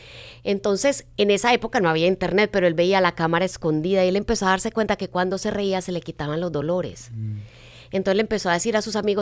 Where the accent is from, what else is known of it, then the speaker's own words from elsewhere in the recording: Antioquia, Colombia; yo bromeo y digo que casi me engangreno el brazo, por exagerada, que como buena paisa